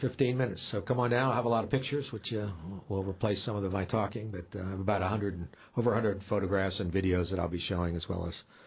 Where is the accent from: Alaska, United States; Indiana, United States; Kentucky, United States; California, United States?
Alaska, United States; I mean, it was very interesting when people would hear that I was from Alaska in particular.